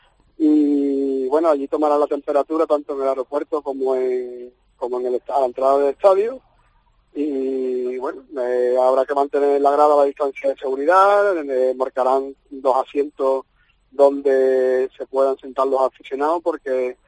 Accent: Spain; somos españoles

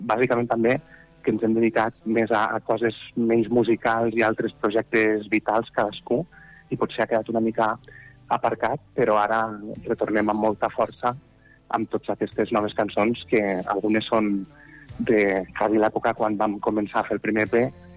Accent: Lleida, Catalonia, Spain; tots som de Lleida, i, o de prop de Lleida, i tenim un vincle molt especial amb la ciutat.

